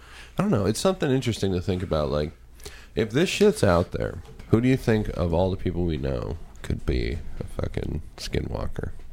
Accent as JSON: {"language": "English", "country": "Ireland", "said": "Hey, easy there, fucker. I'm Irish."}